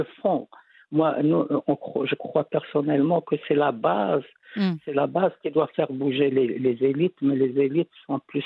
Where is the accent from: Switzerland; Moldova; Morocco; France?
Morocco; nous aussi, nous sommes des Marocains, nous aussi, nous sommes des musulmans. Et ce qui est la réalité, nous sommes tous issus de familles musulmanes